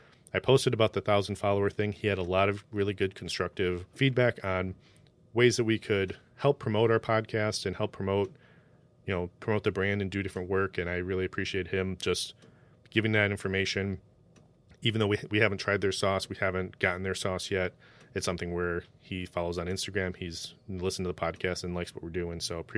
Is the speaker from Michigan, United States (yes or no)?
yes; Michigan, United States; We're from Michigan, so fun to support the local people here.